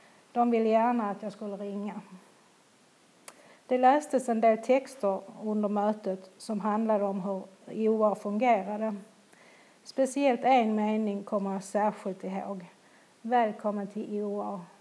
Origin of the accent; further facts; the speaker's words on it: Linköping, Östergötland, Sweden; det visade sig att de hade ett möte i min hemstad Linköping.